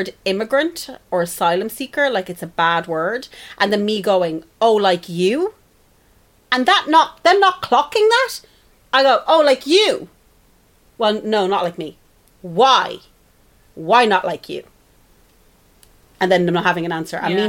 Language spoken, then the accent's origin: English; England, United Kingdom; I remember growing up in England. I remember being exactly like this in England.